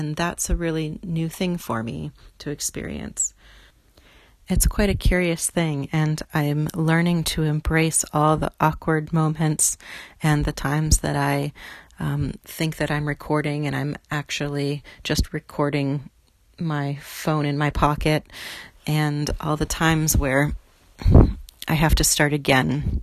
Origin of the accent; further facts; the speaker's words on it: Hawaii, United States; born there; I was born in Hawaii, and my parents wanted to give me a name from that place.